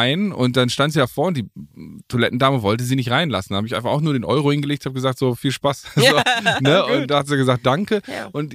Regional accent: Paderborn, North Rhine-Westphalia, Germany; wir haben gestern in Paderborn gespielt, meine Heimat.

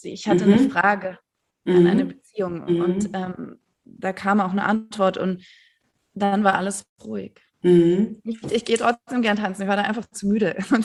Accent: Stuttgart, Baden-Württemberg, Germany; now in Berlin, Germany; Ich bin in Stuttgart aufgewachsen.

